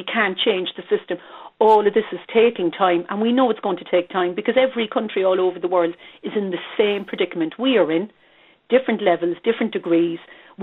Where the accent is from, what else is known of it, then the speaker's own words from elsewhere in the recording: Cork, Munster, Ireland; you can hear from my accent, I'm from Cork, although I work in Belfast